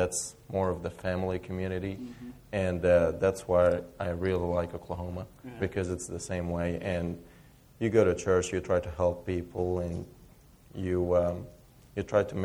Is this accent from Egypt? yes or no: yes; Egypt; moved away; So I'm originally from Egypt, and I came here 3 years ago